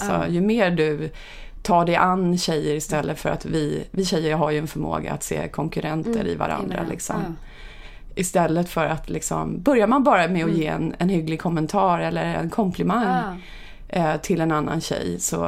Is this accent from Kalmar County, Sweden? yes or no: no; Upplands Väsby, Stockholm County, Sweden; Nej, men jag är uppvuxen i Upplands Väsby där jag faktiskt bodde i samma hus från det jag föddes till jag blev 18 år ungefär.